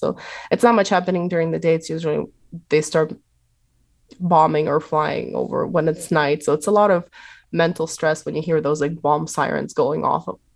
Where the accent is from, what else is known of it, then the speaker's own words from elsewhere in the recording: Zaporizhzhia, Zaporizhzhia Oblast, Ukraine; And I come from Zaporizhia. So it's very close.